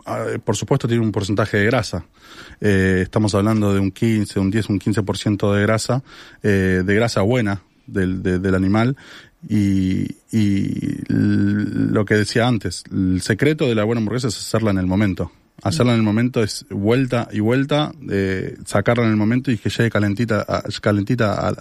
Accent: Argentina; now in Spain; Por el acento entiendo que entenderás que somos argentinos.

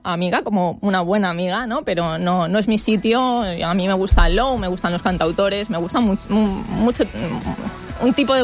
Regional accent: Benidorm, Valencian Community, Spain; Soy de Benidorm, sí.

